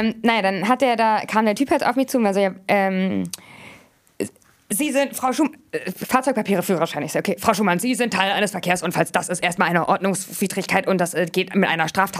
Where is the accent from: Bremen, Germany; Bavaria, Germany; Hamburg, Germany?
Hamburg, Germany; Aber ich komme aus Hamburg, ich kann dich beruhigen.